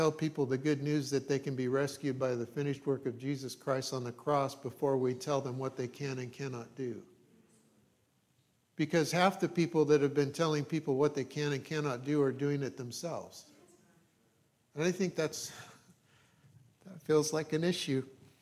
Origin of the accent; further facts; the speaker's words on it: Ireland; I'm Irish, so I learned it all the hard way. And I'm half Greek